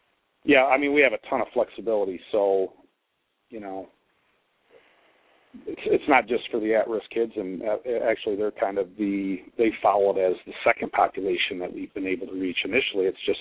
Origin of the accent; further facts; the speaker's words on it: Ida, Michigan, United States; also born or lived in Toledo; in some ways I consider Toledo my home. I was born in Toledo, raised nearby in Ida, Michigan